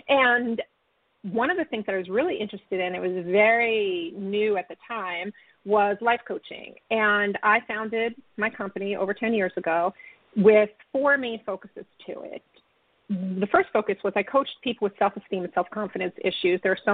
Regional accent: New York, United States; I was from Long Island originally. And so I used to live in the suburbs as well.

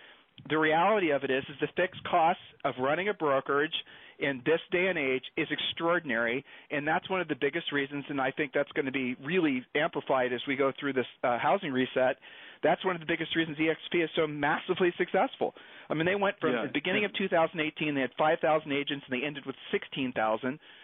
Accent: Ohio, United States; remember, I'm from Ohio, so I'm calling the pot calling kettle black here.

